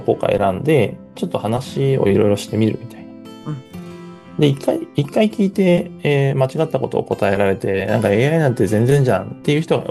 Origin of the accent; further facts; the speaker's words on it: Matsuzaki, Shizuoka, Japan; 私あの静岡県の伊豆松崎町出身なんですけれども